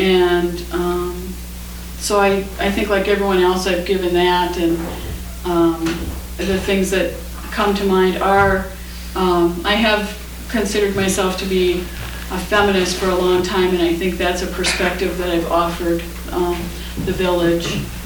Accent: Minnesota, United States; living in the Midwest, I was from Minnesota, and there's just constant violence against women.

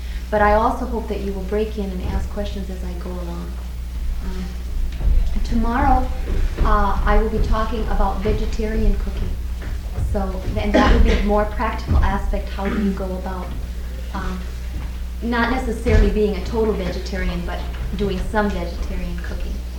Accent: Minnesota, United States; I come from Minnesota.

